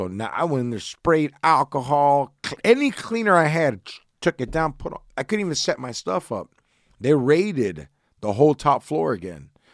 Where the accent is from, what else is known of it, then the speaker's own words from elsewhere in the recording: California, United States; I said, I'm from Orange County.